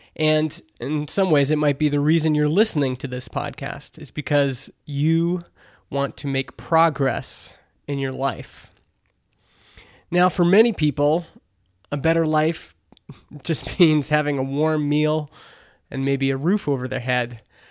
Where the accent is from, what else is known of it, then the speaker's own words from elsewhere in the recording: Canada; I'm Canadian